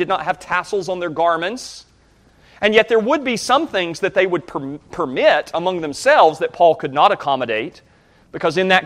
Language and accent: English; the South, United States; now in Arizona, United States; I'm a Southerner and always will be, even though I live in Arizona.